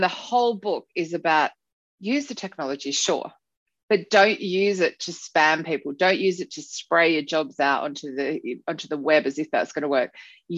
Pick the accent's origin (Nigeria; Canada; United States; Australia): Australia; moved away as an adult; now in London, United Kingdom; So I'm actually Australian, but when I moved to London in 2003